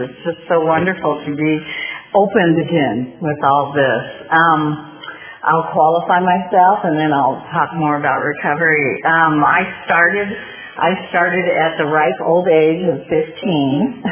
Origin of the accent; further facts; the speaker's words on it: Sunland-Tujunga, California, United States; I grew up in Sunland, Tahunga.